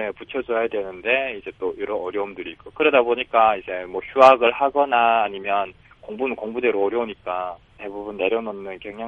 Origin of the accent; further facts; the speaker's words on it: North Korea; now in South Korea; 뭐 북한에서 왔다 당당하게 얘기를 하고요.